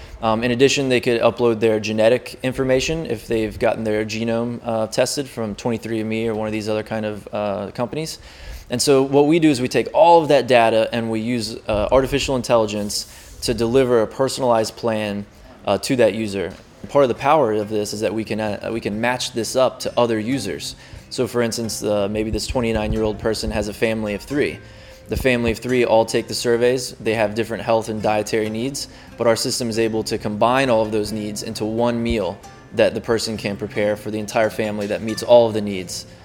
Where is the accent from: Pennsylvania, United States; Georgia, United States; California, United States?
Georgia, United States; Athens; I'm from Athens, Georgia